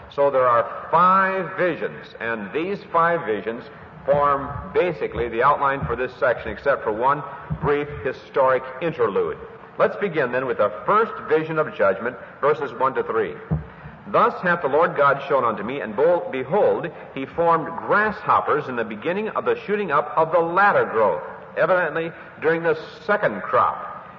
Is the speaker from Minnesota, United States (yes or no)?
yes; Hinckley, Minnesota, United States; The one claim that my hometown has to fame is a fire. One of the largest forest fires in the whole of Minnesota happened at Hinckley